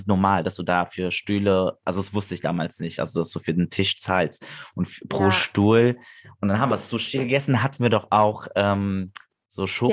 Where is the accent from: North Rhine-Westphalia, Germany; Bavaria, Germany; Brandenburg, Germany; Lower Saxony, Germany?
North Rhine-Westphalia, Germany; Sankt Augustin; Ich bin aus St. Augustin, das ist so zwischen Köln und Bonn. Bin auch in Deutschland geboren. Also ich sehe mich selber, wenn man mich fragt, als Deutscher. Ne? Also ich habe aber Wurzeln, also mein Papa ist Kurd-Iraner, meine Mama ist aus Afghanistan